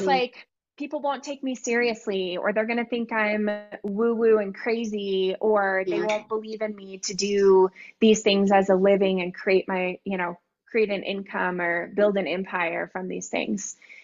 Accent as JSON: {"language": "English", "region": "Texas", "country": "United States", "said": "I'm originally from Texas. So I landed back in the Hill Country in Texas."}